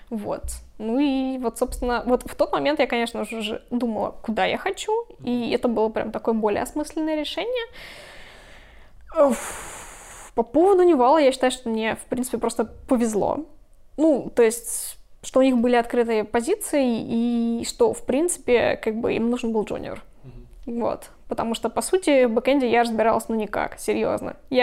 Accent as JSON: {"language": "Russian", "region": "Moscow", "country": "Russia", "tie": "born or raised there", "lives_now": "Berlin, Germany", "said": "я не могу жить в деревне, потому что я родилась и выросла в Москве."}